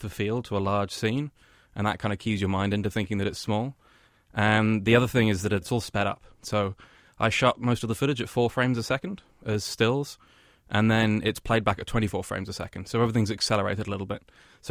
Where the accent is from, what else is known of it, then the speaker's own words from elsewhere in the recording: Nottingham, East Midlands, United Kingdom; moved away as an adult; also born or lived in Kent / Liverpool; now in New York, United States; I'm from the UK. I was born in Kent and grew up in Nottingham, and I was living in Liverpool before I came over here 2.5 years ago.